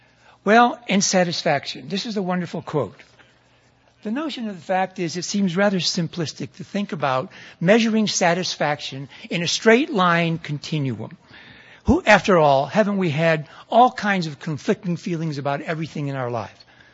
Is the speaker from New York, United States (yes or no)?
yes; Clark Mills, New York, United States; I grew up in a mill town. I went to school in a very preppy town, Hamilton. I grew up in Clark Mills, New York.